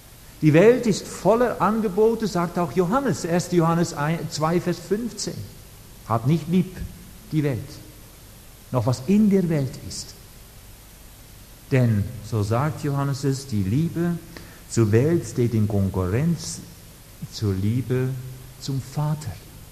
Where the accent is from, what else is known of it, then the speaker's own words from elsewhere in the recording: Netherlands; German is a second language; Ich bin natürlich als Holländer nicht von Anfang an Buddhist gewesen.